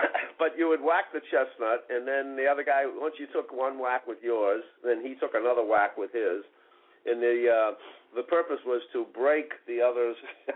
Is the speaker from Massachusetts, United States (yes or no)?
yes; Boston, Massachusetts, United States; Well, yeah, in Roxbury we had chestnuts.